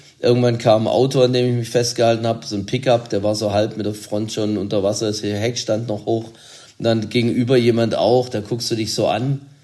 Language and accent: German; Baden-Württemberg, Germany; Ich bin Schwabe